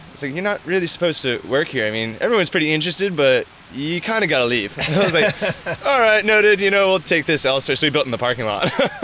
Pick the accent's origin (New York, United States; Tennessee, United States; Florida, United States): Florida, United States; but I'm from Florida, so I'm a water rat, so I took off for the ocean